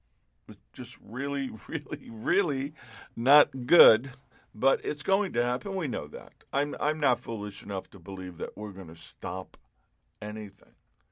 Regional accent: New York, United States; I'm Italian. That's right. I'm an Italian from New York.

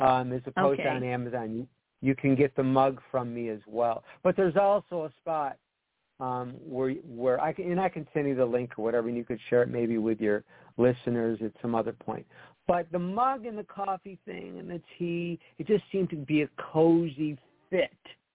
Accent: Rochester, New York, United States; I'm from Rochester, New York, which is what the book centers around in my experiences growing up in Rochester in the 60s and 70s at Christmas.

